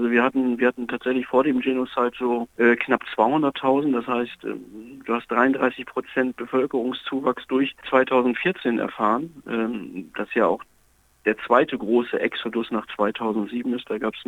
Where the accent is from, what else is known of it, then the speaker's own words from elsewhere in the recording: Oldenburg, Lower Saxony, Germany; Ach, ich stamme aus Oldenburg und Oldenburg ist so eine Hochburg von Jesidinnen und Jesiden.